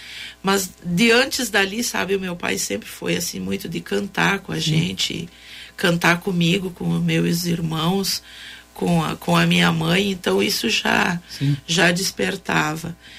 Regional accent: Carlos Barbosa, Rio Grande do Sul, Brazil; also born or lived in Linha Camargo; Então, nasci lá, em Linha Camargo. O meu pai era professor lá na comunidade. A minha mãe também. E de lá, Lá eu só nasci. Uhum. Né? De lá eu fui morar no interior de Carlos Barbosa.

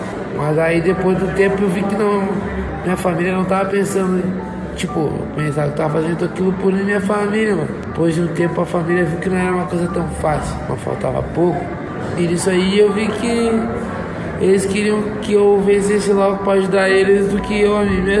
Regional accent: Santana do Livramento, Rio Grande do Sul, Brazil; moved away as an adult; now in Porto Alegre, Brazil; Eu sou de Livramento. Eu fui pra outro lugar, cada um seguiu o seu caminho. Pra praia, eu fui pra Porto Alegre.

